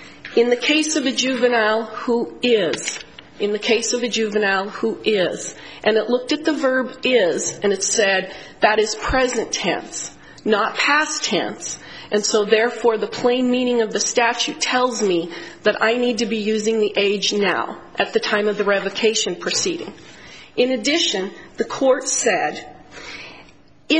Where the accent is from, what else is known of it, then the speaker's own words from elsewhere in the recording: Great Falls, Montana, United States; from the Great Falls, Montana, representing the United States.